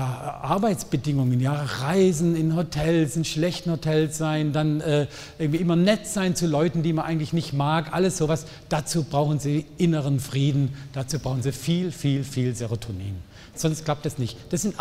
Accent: Southern Germany, Germany; Ja, Sie haben gehört, ich komme aus Süddeutschland, ich mache eine Menge an grammatikalischen Fehlern.

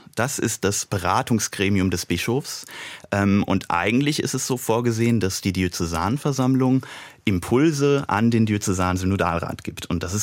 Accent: Rhineland-Palatinate, Germany; also in dem Fall der Bezirk Westerwald. Das ist also meine Heimat, aus der ich komme.

